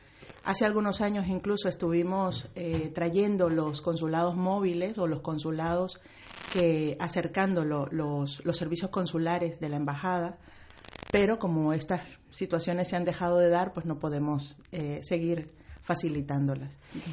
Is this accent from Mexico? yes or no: no; Nicaragua; Importante para nosotras como nicaragüense es recordar de dónde venimos